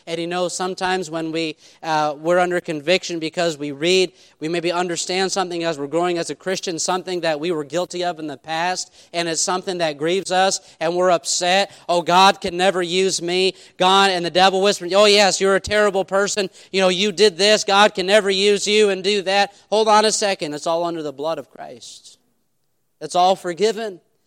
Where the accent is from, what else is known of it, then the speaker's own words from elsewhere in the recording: New York, United States; My wife is from here in Texas. I'm from New York State.